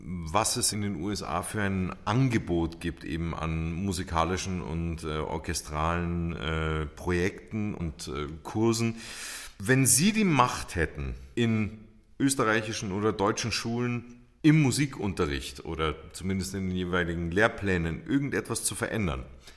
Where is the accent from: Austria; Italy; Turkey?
Italy; Na, ich als Italiener